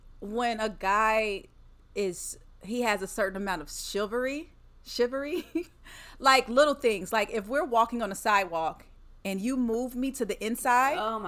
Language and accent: English; Lexington, United States; But this girl from my hometown, Lexington, she posted.